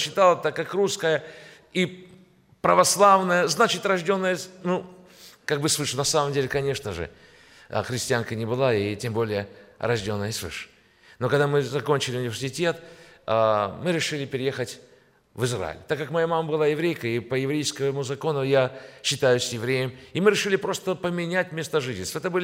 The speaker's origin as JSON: {"language": "Russian", "country": "Georgia", "tie": "born or raised there", "said": "Я родом сам из Грузии, я из еврейско-мусульманской семьи. У меня мама еврейка, у меня папа был мусульманином. Рос я как мусульманин"}